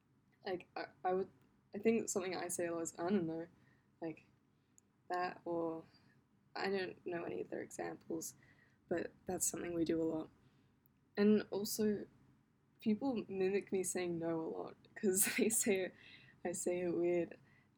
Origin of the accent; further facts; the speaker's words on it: Australia; People know I'm from Australia from my accent, and that makes me really happy because it's like I feel like I'm losing my accent. And when I go home, people say I sound more British or American.